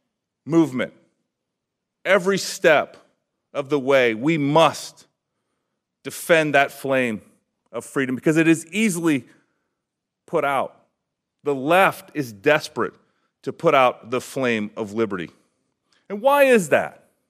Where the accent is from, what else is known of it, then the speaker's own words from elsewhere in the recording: Iowa, United States; where conservative values and conservative policies are causing the people of my home state to flourish. And so if we could just repeat what we're doing right in Iowa